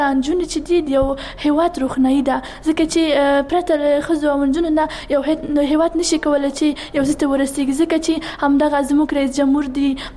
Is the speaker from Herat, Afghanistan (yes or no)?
no; Kabul, Afghanistan; زه د کابل اوسیدونکې یم